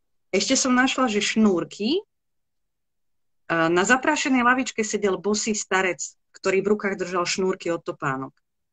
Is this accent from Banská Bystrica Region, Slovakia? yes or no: yes; Vidina, Banská Bystrica Region, Slovakia; now in Banská Bystrica, Slovakia; ja síce žijem v Banskej Bystrici, ale pochádzam z Lučenca, konkrétne z malej dedinky Vidina, ktorá je už takým ako predmestím Lučenca.